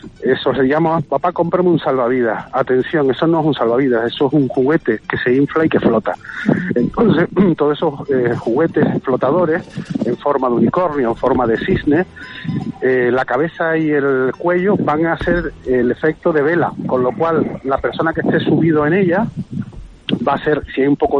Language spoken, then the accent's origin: Spanish; Canary Islands, Spain; nosotros somos isleños, somos canarios, el mar y nosotros formamos una parte completa